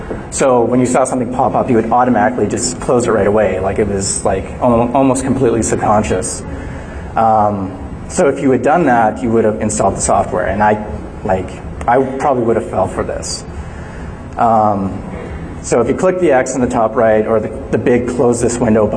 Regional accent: Canada; I'm also from Canada, so I don't know if the laws are different there than they are here.

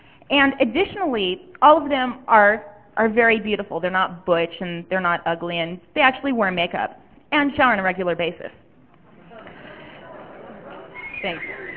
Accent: California, United States; I'm from California, and I was reading an article in this month's California Computing News

